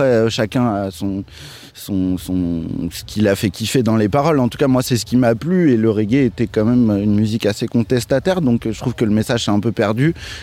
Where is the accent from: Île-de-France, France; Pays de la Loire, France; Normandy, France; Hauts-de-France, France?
Île-de-France, France; Paris; parce que je suis parisien